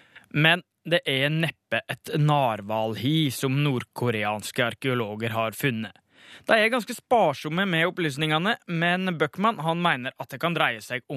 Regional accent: Bø, Telemark, Norway; Heimbygda mi i Telemark, altså Bø, har en forstad som kun livnærer seg av en eneste ting.

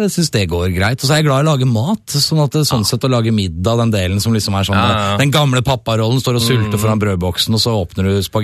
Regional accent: Oslo, Norway; I Oslo Vest, der jeg vokste opp rundt Holsetter og Uranienborg-rock og Fageborg-rock og sånne ting.

